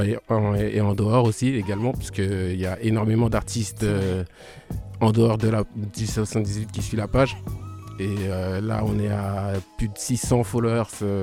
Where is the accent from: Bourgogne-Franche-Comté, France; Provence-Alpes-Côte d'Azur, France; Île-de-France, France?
Île-de-France, France; Poissy; Je viens de Poissy.